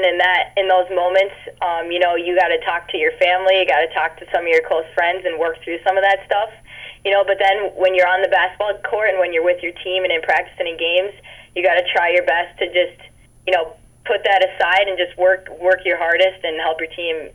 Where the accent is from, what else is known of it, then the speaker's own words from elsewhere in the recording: Minnesota, United States; moved away as an adult; You know, growing up, I loved Minnesota. Growing up, I loved my high school. I went to Chaska High School.